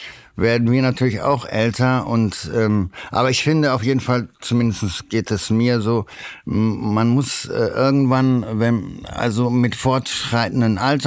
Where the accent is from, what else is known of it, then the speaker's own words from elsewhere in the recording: Düsseldorf, North Rhine-Westphalia, Germany; ich komme aus Düsseldorf, bin 53 Jahre alt